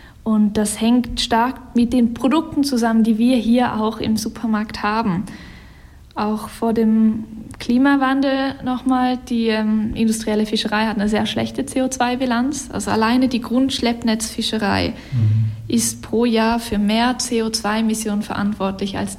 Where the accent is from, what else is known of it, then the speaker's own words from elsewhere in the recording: Baden-Württemberg, Germany; Ich komme eigentlich aus dem Schwarzwald, also eigentlich nicht gerade von der Küste irgendwo. Bin 29 Jahre alt